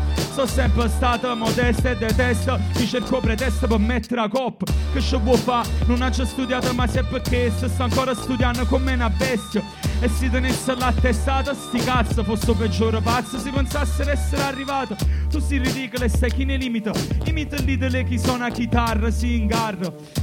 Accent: Naples, Campania, Italy; noi che veniamo dalla Saitella, cioè dai luoghi un po' così come il Bronx di Napoli

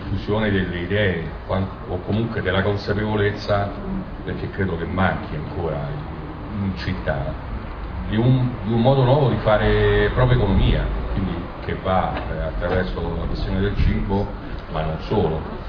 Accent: Rome, Lazio, Italy; Io vengo da Roma, da un centro sociale romano che è Forte Prestino

